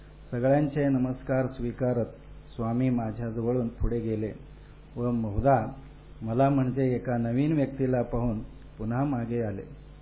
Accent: Karnataka, India; Marathi is a second language; moved away as an adult; now in Pune, India; मी मूळचा कर्नाटकचा रहिवासी. 1976 साली आयटीआय कोर्स करून पूर्ण झाल्यावर नोकरीच्या शोधात पुण्यात आलो.

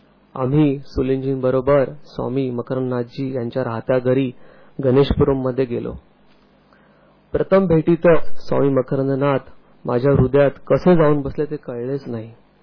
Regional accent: Mumbai, Maharashtra, India; मी राहिला मुंबईचा. माझे लहानपण शिक्षण मुंबईतच गेले.

